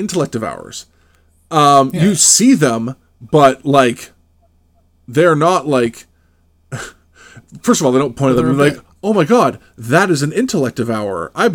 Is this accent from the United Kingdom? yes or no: no; Canada; the most frustrating part of being Canadian is that we only have three cities according to the rest of the North America.